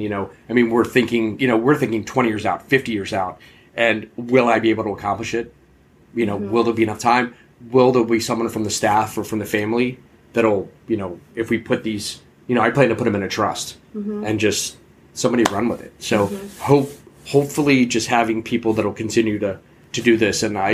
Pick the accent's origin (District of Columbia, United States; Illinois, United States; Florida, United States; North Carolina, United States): District of Columbia, United States; Washington; So where we grew up, you know, growing up in the Washington metropolitan area, that whole ritual of a crab feast